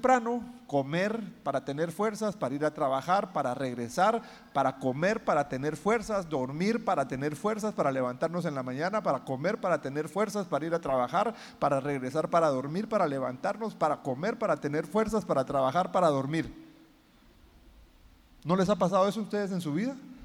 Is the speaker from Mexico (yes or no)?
no; Guatemala; moved away as an adult; now in United States; Yo en Guatemala, que es mi país de origen, antes de irme a vivir a Estados Unidos, yo fui 2 años asesor en el Congreso.